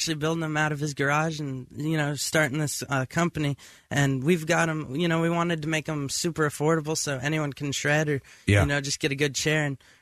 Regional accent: Las Vegas, Nevada, United States; From Las Vegas.

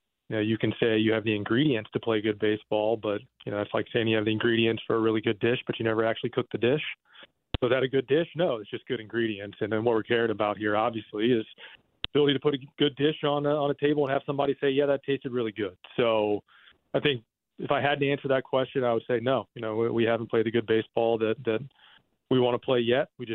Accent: the South, United States; I'm from the South, like I'm on that.

